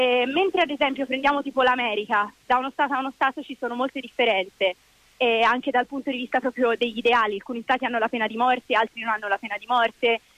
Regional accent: Florence, Tuscany, Italy; born there; Quindi entrambi si sono trasferiti ai tempi dell'università A Firenze. Io sono comunque nata a Firenze, però vengo spesso portata nei luoghi d'origine dei miei

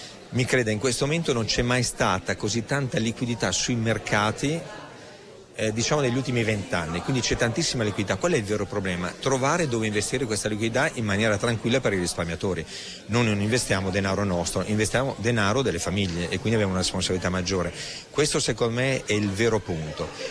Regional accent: Reggio Emilia, Emilia-Romagna, Italy; io vengo da Reggio Emilia

